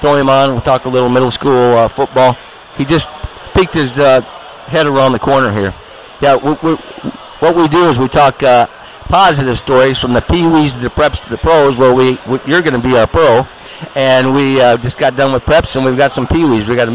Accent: Iowa, United States; Remember, I'm from Iowa.

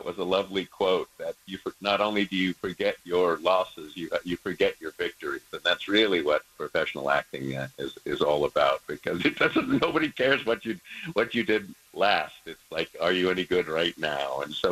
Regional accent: Palm Springs, California, United States; I grew up in Palm Springs as a kid, and I caddied one year when Chi-Chi Rodriguez was in the group.

